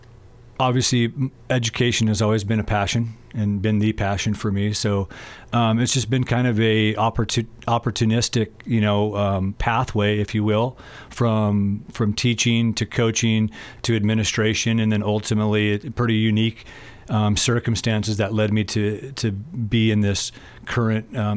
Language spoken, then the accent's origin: English; New Plymouth, Idaho, United States; I'm not, actually. I'm actually from Idaho. Grew up in New Plymouth, Idaho.